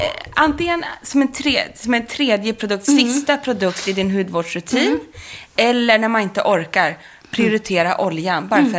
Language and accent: Swedish; Sundsvall, Västernorrland County, Sweden; när jag var tonåring hemma i Sundsvall